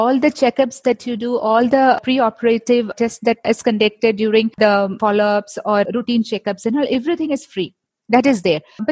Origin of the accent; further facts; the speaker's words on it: Kerala, India; English is a second language; I'm a member, I'm from Kerala. So till 17, I didn't face any of the problems like this.